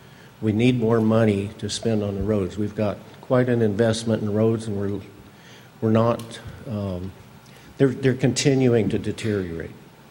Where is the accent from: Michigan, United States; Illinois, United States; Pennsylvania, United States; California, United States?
California, United States; Atascadero; from Atascadero